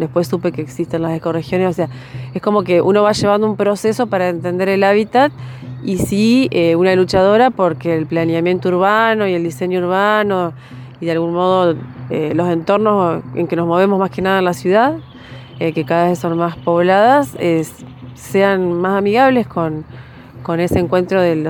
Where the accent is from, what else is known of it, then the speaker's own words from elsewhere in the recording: Paraná, Entre Ríos, Argentina; soy ciudadana de Paraná y amante de este territorio, y lo aprendí a querer mucho viajando a Santa Fe a estudiar.